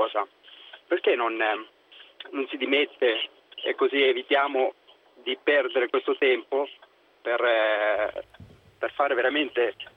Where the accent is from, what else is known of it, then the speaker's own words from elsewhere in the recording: Sicily, Italy; now in Milan, Italy; Io sono siciliano e abito da 20 anni a Milano.